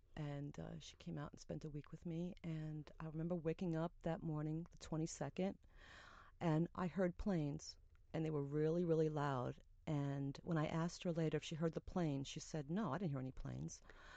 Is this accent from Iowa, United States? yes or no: no; Brooklyn, New York, United States; Hey, we're from Brooklyn. We can talk this way.